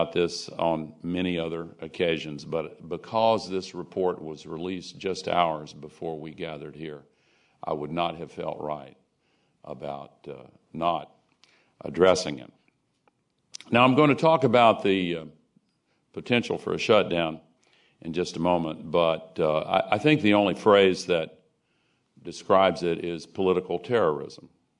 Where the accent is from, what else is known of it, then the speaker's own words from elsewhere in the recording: Nashville, Tennessee, United States; in Nashville, my hometown, 3 years ago